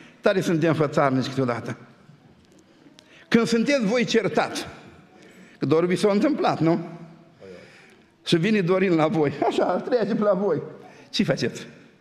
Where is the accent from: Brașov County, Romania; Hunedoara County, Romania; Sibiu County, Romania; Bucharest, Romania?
Hunedoara County, Romania; Hunedoara; eu sunt din Hunedoara, din județul Hunedoara